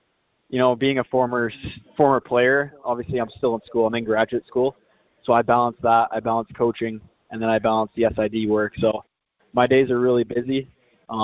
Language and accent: English; Canada; now in United States; I am a Canadian.